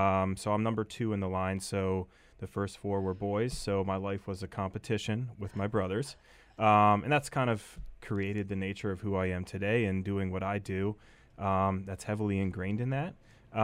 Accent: Nazareth, Pennsylvania, United States; So I'm a Lehigh Valley native. I grew up in Nazareth

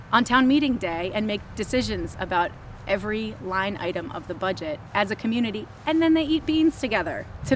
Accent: Unity, Maine, United States; I'm from Unity, and this is my Maine.

